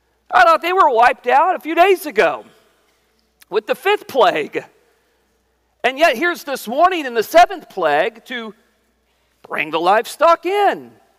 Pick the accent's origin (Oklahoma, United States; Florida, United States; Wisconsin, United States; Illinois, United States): Oklahoma, United States; I grew up in Oklahoma. I've seen some really gnarly hailstorms in my life.